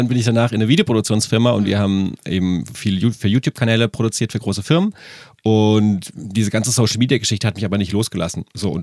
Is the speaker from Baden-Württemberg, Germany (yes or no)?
yes; Baden-Württemberg, Germany; now in Munich, Germany; ich komme wie gesagt aus dem Schwarzwald und ich bin zum Filmregiestudium hier nach München gekommen